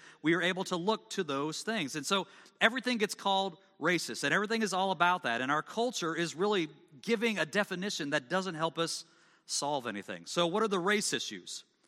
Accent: Midwest, United States; I'm from the Midwest. Beef, pork, potatoes.

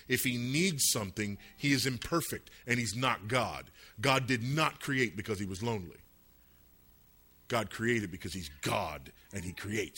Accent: Los Angeles, California, United States; People ask me, you know … where'd you grow up? I grew up some in Los Angeles

